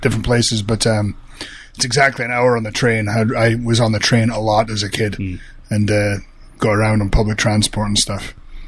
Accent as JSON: {"language": "English", "region": "Scotland", "country": "United Kingdom", "lives_now": "United States", "said": "No, I'm from Scotland, from a small village in the northeast coast of Scotland. Just an hour from St. Andrews."}